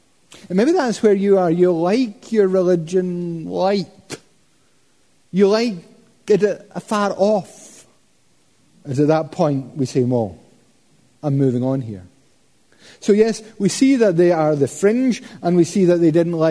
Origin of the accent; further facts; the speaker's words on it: Scotland, United Kingdom; Don't worry, I'm Scottish, I wouldn't do it.